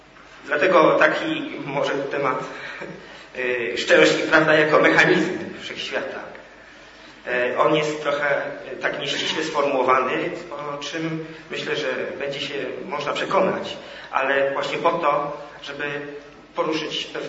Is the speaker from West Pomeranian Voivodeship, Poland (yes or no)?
no; Miechów, Lesser Poland, Poland; also born or lived in Kraków; Wychowałem się tutaj, w Miechowie, w Krakowie, w Europie.